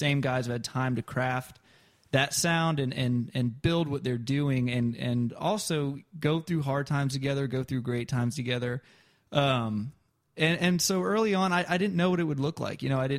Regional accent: Smyrna, Tennessee, United States; And I'm from Nashville originally. I grew up outside of Nashville.

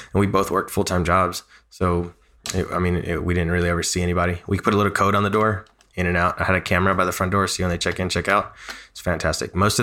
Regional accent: Nashville, Tennessee, United States; Born and raised in Nashville, bilingual, college degree.

